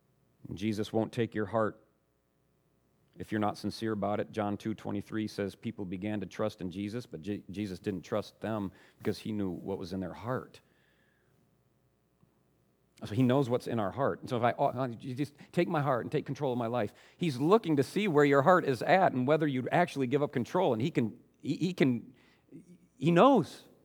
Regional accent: United States; And I'm also American, and I watch my culture.

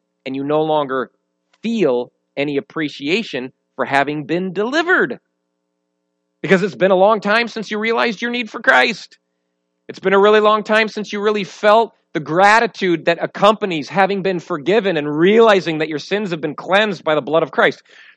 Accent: Midwest, United States; I'm a Midwesterner. I'm a rather independent guy.

